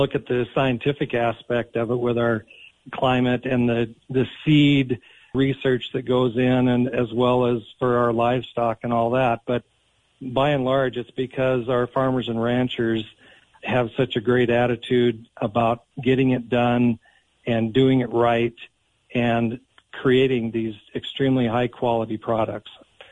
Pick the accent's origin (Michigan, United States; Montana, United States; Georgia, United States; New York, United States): Montana, United States; Townsend; Well, Tom, I was blessed. Townsend was a tremendous place to grow up. It's an ag-centered community, small town, you know, all the natural resources.